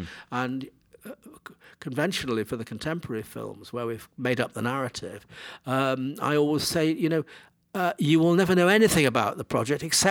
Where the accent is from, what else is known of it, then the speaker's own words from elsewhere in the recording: Manchester, North West England, United Kingdom; I grew up in Manchester, where my current film is set, coincidentally. Until I was 17, when I went to London to be a student at RADA